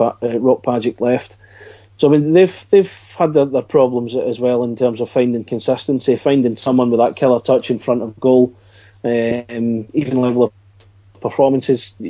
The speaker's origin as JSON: {"language": "English", "region": "Scotland", "country": "United Kingdom", "said": "as a Scot"}